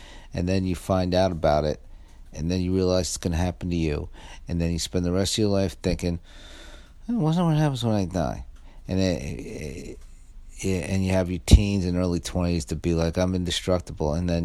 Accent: Staten Island, New York, United States; also born or lived in Pennsylvania; I'm from New York, but I'm not from. I'm from Staten Island, which is not. That's the Midwest of New York. And then I lived in Pennsylvania too

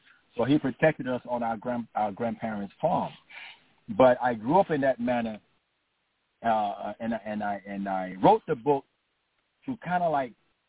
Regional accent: the South, United States; I grew up in Jim Crow South. Actually, early part of my life was spent in Jim Crow South.

